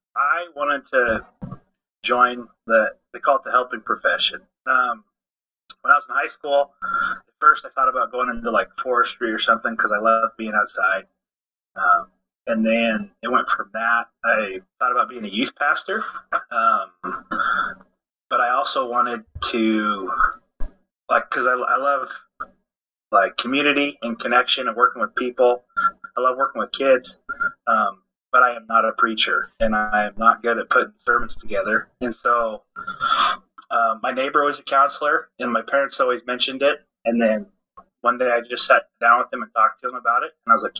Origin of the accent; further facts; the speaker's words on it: Gold Beach, Oregon, United States; now in Salem, United States; I grew up in Gold Beach, Oregon, so down in the southwest corner.